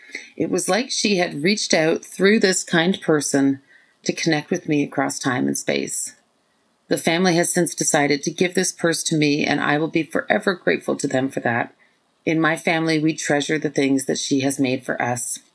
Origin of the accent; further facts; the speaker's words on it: Happy Valley-Goose Bay, Newfoundland and Labrador, Canada; I am an Inuk from Nunatsiavut and Newfoundland, and I grew up in Happy Valley Goose Bay in Labrador.